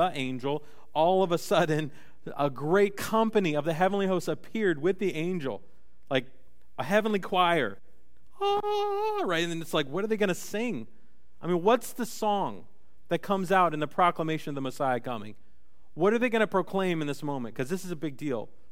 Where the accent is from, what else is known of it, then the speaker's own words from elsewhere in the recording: Bowling Green, Ohio, United States; born there; I was born in Bowling Green, Ohio. It's the flattest part of the state, okay?